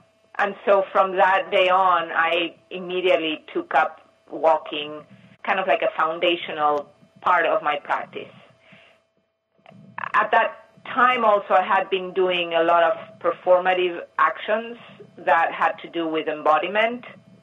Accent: Argentina; moved away as an adult; also born or lived in Mexico; now in Brooklyn, United States; I grew up in Argentina, in Mexico first, and then in Argentina. My family is from Argentina. And then I came to the States a couple of times. One was for college, and then I went back to Argentina, and then I came back 20 years ago.

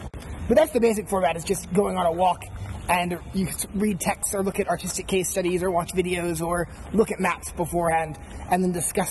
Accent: Fresno, California, United States; I grew up in Fresno, California, which is famous as the home of raisins and methamphetamines

